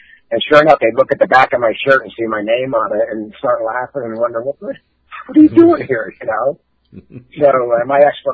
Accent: Schenectady, New York, United States; born there; Yeah, I was born in New York State, Schenectady, New York, which is the object of ridicule my entire Marine Corps career

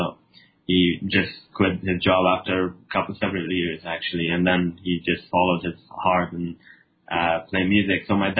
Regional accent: Kabul, Afghanistan; English is a second language; I was born in Kabul, Afghanistan, and which is the capital, and yeah, I did grow up there in 1997.

